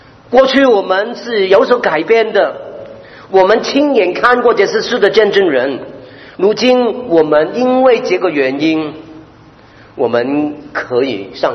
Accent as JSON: {"language": "Chinese", "country": "Hong Kong", "tie": "born or raised there", "second_language": "Chinese", "lives_now": "Canada", "said": "听到我的口音是我是香港土生土长"}